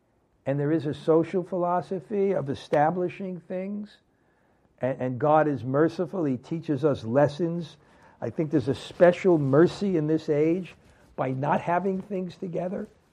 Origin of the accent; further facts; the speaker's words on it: Brooklyn, New York, United States; Growing up in Brooklyn, I never saw a cow.